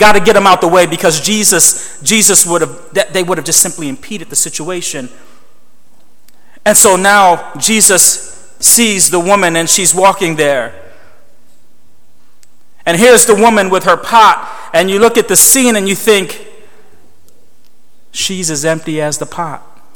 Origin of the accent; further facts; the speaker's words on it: Elmira, New York, United States; also born or lived in Pennsylvania / Florida; When I was a kid, we moved around quite a bit. We moved from Elmira to Pennsylvania to Florida, back to Elmira, back to Pennsylvania.